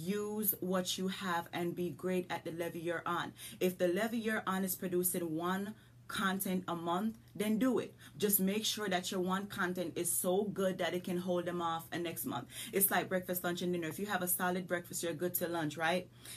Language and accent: English; Jamaica; moved away; I'm a country girl from Jamaica with an accent. Okay, I've been here forever and a day, but my accent's not going anywhere.